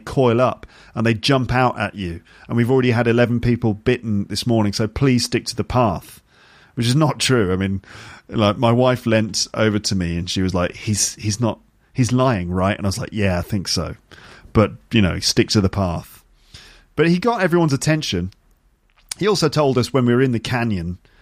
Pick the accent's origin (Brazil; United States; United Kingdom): United Kingdom; Like for me as a British person, if I give someone five, I usually get it wrong